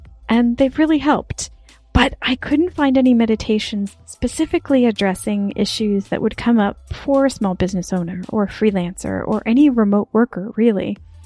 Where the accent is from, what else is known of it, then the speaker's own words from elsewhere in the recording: United States; now in Copenhagen, Denmark; I'm an American expat in Copenhagen, Denmark.